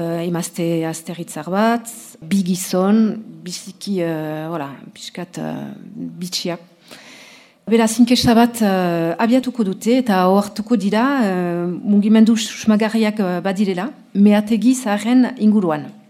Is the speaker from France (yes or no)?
yes; Biarritz, Nouvelle-Aquitaine, France; Basque is a second language; Alor, miarritzen antitu naiz, erdaldun familia batean, eta euskara ikasi nuen duela mabost urte.